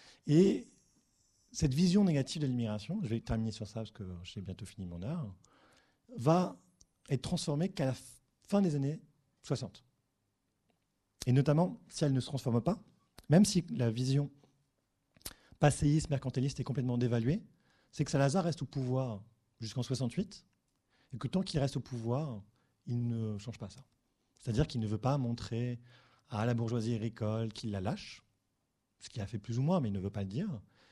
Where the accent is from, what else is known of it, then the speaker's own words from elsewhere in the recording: France; born there; je peux donner une réponse complètement simple, parce que je suis né en France.